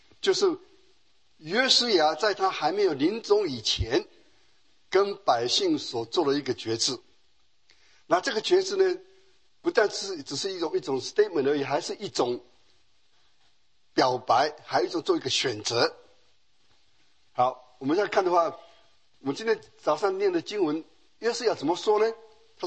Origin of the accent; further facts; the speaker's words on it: Taiwan; 我记得小的时候在台湾的时候，每次有新年过节的话呢